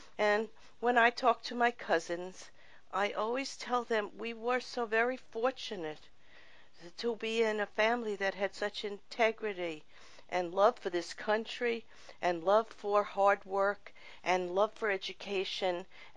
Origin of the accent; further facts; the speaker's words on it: New York, United States; I grew up in New York, and my parents